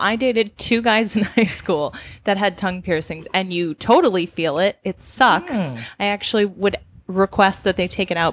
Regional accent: Wisconsin, United States; I'm from Wisconsin.

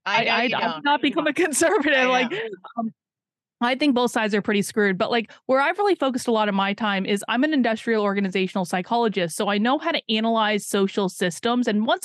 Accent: Vermont, United States; I grew up in Vermont.

